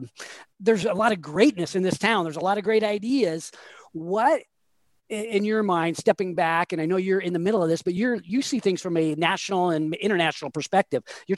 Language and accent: English; Sacramento, California, United States; I grew up here in the Sacramento region